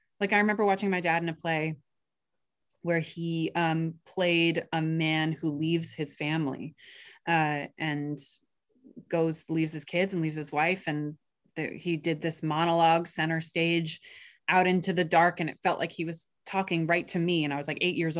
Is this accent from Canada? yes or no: no; New York, United States; I went to theater school at Fordham, but also I grew up in New York, and both my parents were and are actors and did mostly theater.